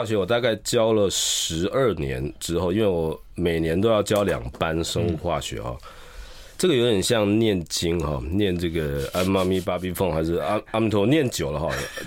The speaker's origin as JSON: {"language": "Chinese", "town": "Zhushan", "region": "Nantou County", "country": "Taiwan", "tie": "born or raised there", "said": "另外一种在我的故乡竹山"}